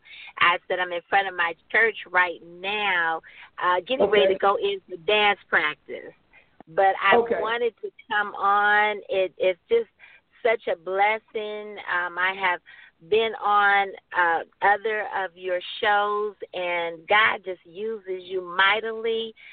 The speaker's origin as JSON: {"language": "English", "town": "Palmdale", "region": "California", "country": "United States", "said": "I'm from Palmdale, California."}